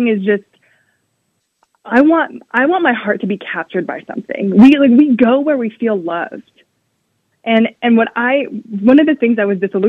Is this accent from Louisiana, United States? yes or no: yes; Louisiana, United States; it just so happened that in Florida, the priest was from my hometown in Louisiana.